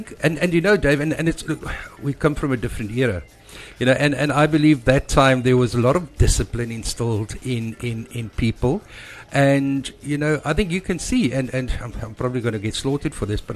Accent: Johannesburg, Gauteng, South Africa; also born or lived in United Kingdom; now in Ballito, South Africa; I grew up in Johannesburg, and then from there spent a number of years in the UK, and moved to Balito, settled into Balito about 18 years ago.

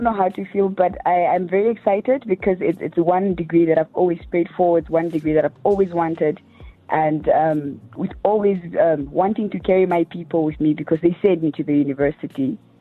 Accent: Opuwo, Kunene, Namibia; Yes, I'm born and raised in Opuo. I went to school, primary school. I went to Bethel Timumina Primary School.

